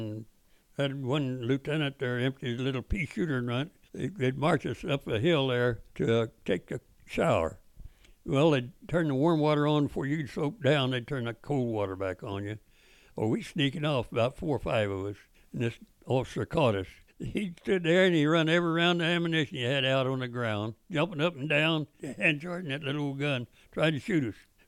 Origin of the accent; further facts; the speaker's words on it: the South, United States; because I was raised in the Bible Belt, Baptist back there.